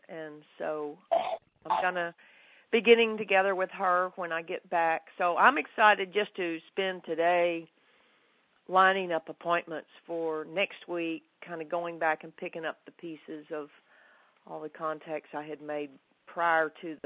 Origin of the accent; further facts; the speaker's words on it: the South, United States; I'm a Southerner, not a Yankee, so I'm not used to this.